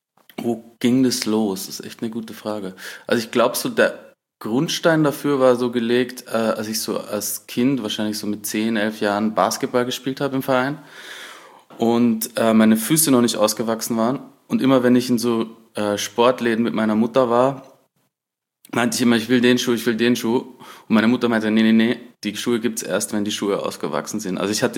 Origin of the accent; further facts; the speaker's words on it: Linz, Upper Austria, Austria; in Linz, in meiner Heimatstadt damals.